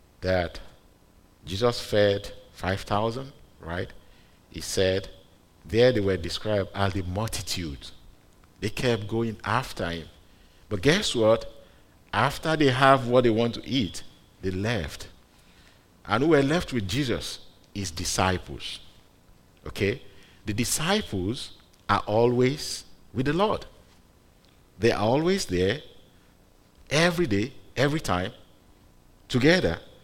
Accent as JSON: {"language": "English", "country": "Nigeria", "tie": "born or raised there", "said": "my background growing up in Nigeria, growing up in a Pentecostal church, that's where I got saved."}